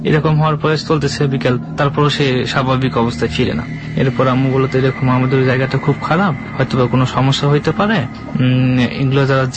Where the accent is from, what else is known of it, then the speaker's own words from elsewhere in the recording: Natore, Rajshahi Division, Bangladesh; নাটোরেই, আমার দেশের বাড়িতেই।